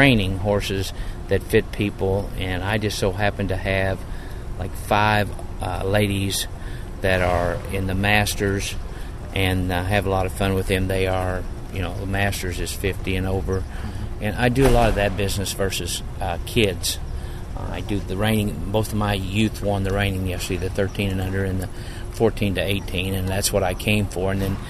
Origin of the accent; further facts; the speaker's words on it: Aubrey, Texas, United States; Well, I'm from Aubrey, Texas, and I've been in the Appaloosa business since I was 16, and I will be 60 this year.